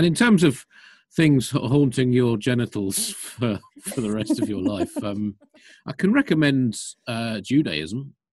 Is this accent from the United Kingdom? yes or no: yes; South East England, United Kingdom; I've not just been to Kent. I grew up in Kent. And, you know, Kent is very much tattooed on my soul.